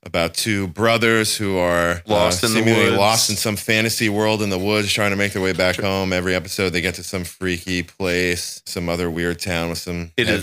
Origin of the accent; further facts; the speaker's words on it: Drums, Pennsylvania, United States; I'm from a super well-known, beautiful area of the Poconos, Drums, Pennsylvania.